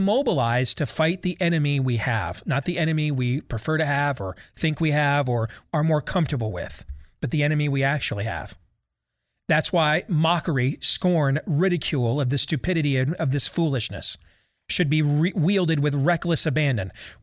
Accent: Michigan, United States; might have ended up back in my home state of Michigan

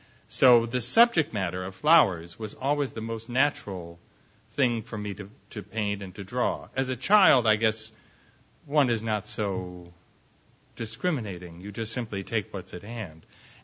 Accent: Cleveland, Ohio, United States; born there; also born or lived in Painesville, Ohio / Atlanta; now in San Francisco, United States; And my mother and father and I moved to live with my grandmother to Painesville, Ohio, which is about 35 mil

